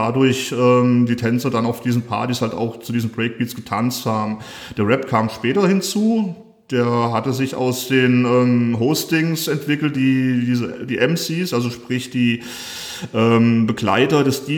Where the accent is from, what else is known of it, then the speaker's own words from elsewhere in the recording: Fulda, Hesse, Germany; komme ursprünglich aus Fulda direkt. Und es hat mich auch bisher hier gehalten, habe ja nicht nur mein ganzes Jugendleben verbracht, beziehungsweise dann später auch jetzt mein berufliches Leben